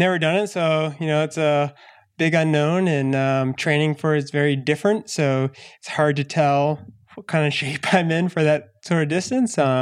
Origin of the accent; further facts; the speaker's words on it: Maine, United States; Yeah. I grew up in Maine.